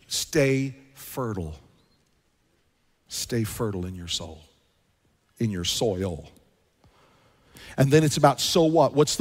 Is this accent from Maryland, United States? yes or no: no; Garden City, Kansas, United States; I was raised in Kansas. Seriously, Kansas. Garden City, Kansas. Flat.